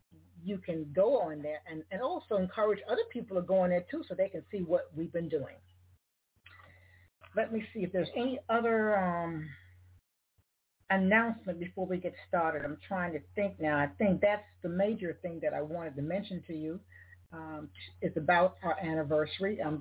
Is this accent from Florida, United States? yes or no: no; South Carolina, United States; also born or lived in New York City; now in Atlanta, United States; But you remember, I am from South Carolina, a way of spending 8 years in New York and coming to Atlanta.